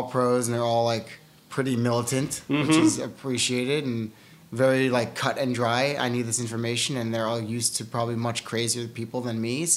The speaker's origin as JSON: {"language": "English", "town": "South Salem", "region": "New York", "country": "United States", "tie": "born or raised there", "said": "I grew up in Westchester."}